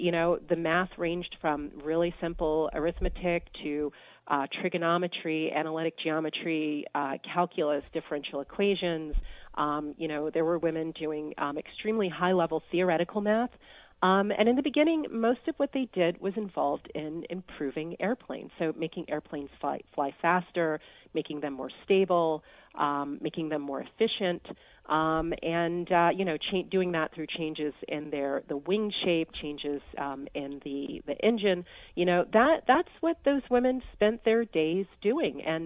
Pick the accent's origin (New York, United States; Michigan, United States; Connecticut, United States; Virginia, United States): Virginia, United States; Hampton; I grew up in Hampton, Virginia. It's about 3 hours driving from Washington, D.C. on the Virginia coast.